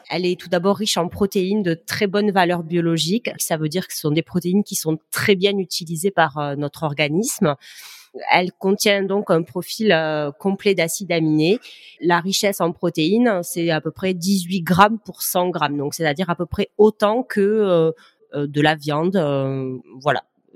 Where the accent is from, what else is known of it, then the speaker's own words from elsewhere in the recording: Saint-Brieuc, Brittany, France; d'un point de vue purement local, parce que je suis de Saint-Brieuc